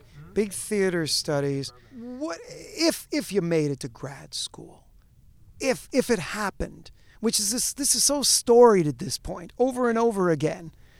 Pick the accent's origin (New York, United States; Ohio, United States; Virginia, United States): New York, United States; Spring Valley; also born or lived in Queens; See, I was born in Queens. I grew up mostly in Spring Valley, New York. That would be Rockland County. That would be across the river.